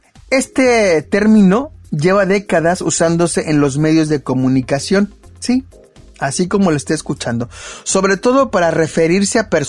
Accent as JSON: {"language": "Spanish", "country": "Mexico", "said": "Así somos los mexicanos."}